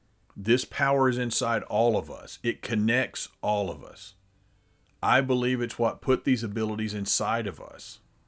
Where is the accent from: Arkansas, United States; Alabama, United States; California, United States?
Arkansas, United States; if I can go from that little redneck kid growing up in Arkansas